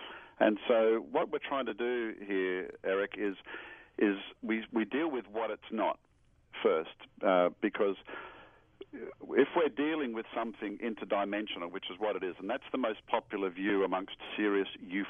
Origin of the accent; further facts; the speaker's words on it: Australia; now in United States; I have a deep southern Georgia accent, of course. Now, I come originally from Australia.